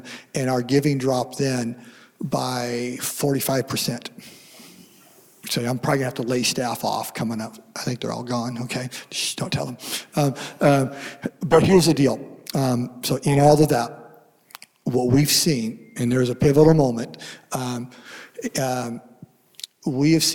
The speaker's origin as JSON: {"language": "English", "town": "Seattle", "region": "Washington", "country": "United States", "said": "I'm from Washington State, Seattle."}